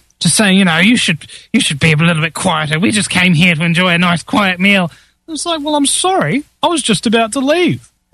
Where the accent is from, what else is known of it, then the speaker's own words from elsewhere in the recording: New Zealand; because I'm from New Zealand or something like that, does that give me some kind of special allure or appeal that I'm basically nowhere near you